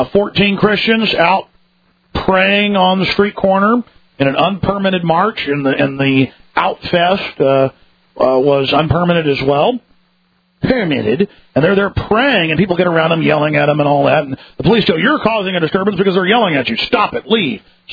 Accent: Dallas, Texas, United States; I can't tell you how many times growing up in Dallas I had Hispanics and blacks call me, you know, different slangs for whites.

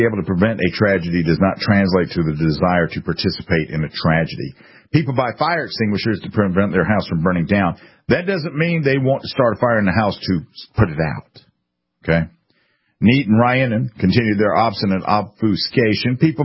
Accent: England, United Kingdom; I'm English too.

